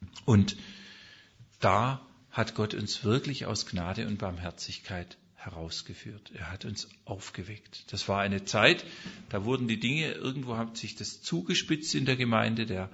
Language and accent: German; Leonberg, Baden-Württemberg, Germany; kam ich zurück nach Leonberg in meine Heimatstadt